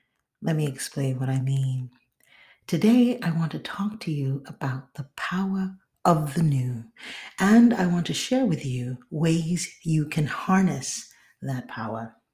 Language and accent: English; Nigeria; also born or lived in United States; for me, growing up in Nigeria, but being born here, I remember when I first moved back to Nigeria, I was old enough, I was in elementary school